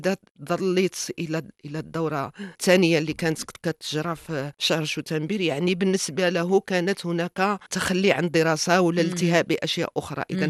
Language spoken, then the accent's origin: Arabic; Tangier, Tanger-Tetouan-Al Hoceima, Morocco; أنا ابنة طنجة كما ذكرت، وهذا هو الواقع. طنجة زددت فيها سنة بعد حصول المغرب على الاستقلال.